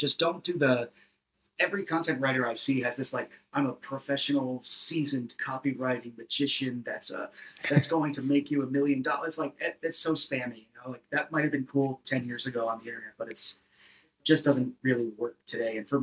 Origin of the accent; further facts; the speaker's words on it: Connecticut, United States; because I'm from Connecticut, which is like pretty close to the city.